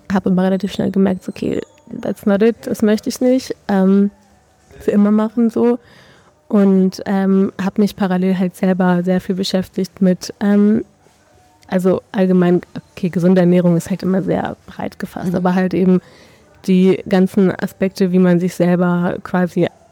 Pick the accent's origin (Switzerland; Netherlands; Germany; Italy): Germany; Düsseldorf, North Rhine-Westphalia; Ich komme auch aus Düsseldorf, also ursprüngliche Düsseldorferin. Bin hier groß geworden, aufgewachsen